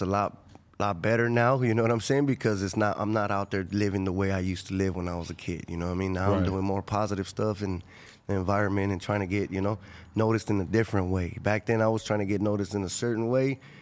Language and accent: English; Los Angeles, California, United States; also born or lived in Inglewood; I'm from South LA, from Florence Community, Florence District.